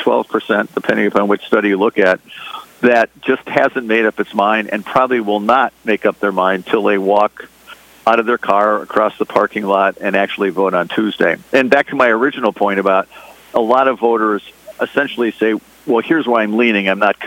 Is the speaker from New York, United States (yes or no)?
no; Chicago, Illinois, United States; I grew up in Chicago, so I sort of watch the Bears games once in a while.